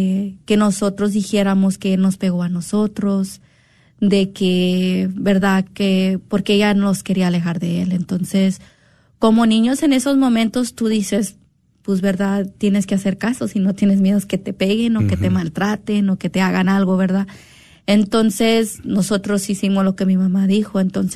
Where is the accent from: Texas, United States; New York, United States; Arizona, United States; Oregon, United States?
Texas, United States; Dallas; also born or lived in Mexico; yo nací en México, pero fui criada aquí en Estados Unidos, en Dallas, desde chica